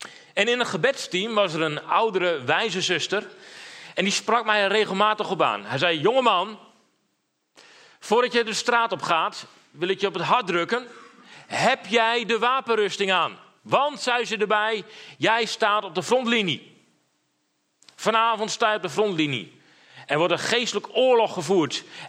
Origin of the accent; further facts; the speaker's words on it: Drachten, Friesland, Netherlands; Ik kom uit Drachten, getrouwd met Anne-Marije. We hebben 3 kinderen.